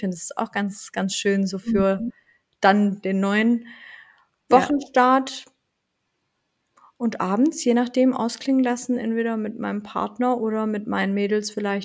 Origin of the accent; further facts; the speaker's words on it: Italy; ich bin Italienerin.